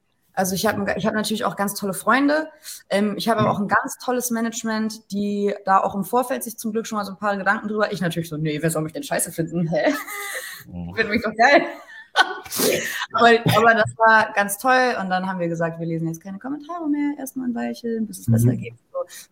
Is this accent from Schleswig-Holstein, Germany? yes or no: no; Hamburg, Germany; born there; Ich bin gebürtige Hamburgerin. Allerdings kommt mein Vater aus England, meine Mutter aus Deutschland. Deswegen, ich bin halb Engländerin, halb Deutsche. Und habe nie so richtig in England gelebt